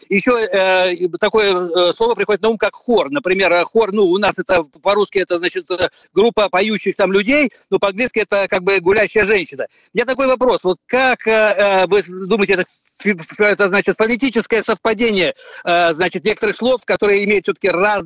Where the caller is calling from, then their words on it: Maryland, United States; Здравствуйте … который ваш сосед из Вашингтона